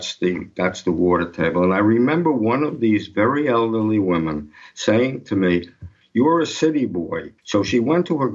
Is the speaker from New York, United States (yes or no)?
yes; New York, United States; And then you know, I was from New York.